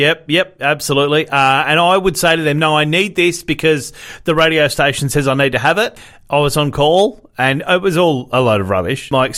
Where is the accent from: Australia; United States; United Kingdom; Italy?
Australia; Whyalla, South Australia; I loved my childhood in Whyalla. It's a steel town. Every man and their dog worked at BHP.